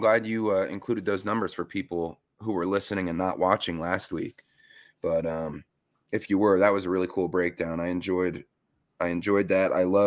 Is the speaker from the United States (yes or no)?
yes; White Plains, New York, United States; my local card show when I was growing up in Westchester in White Plains at the county center.